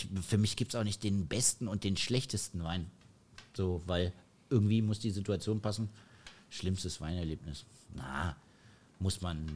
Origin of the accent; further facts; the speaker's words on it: North Rhine-Westphalia, Germany; Ich komme aus Nordrhein-Westfalen und da ist das einfach der Manta-Teller.